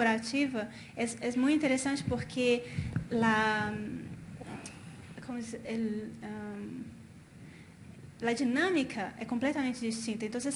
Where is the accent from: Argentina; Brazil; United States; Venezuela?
Brazil; Spanish is a second language; yo vengo de Brasil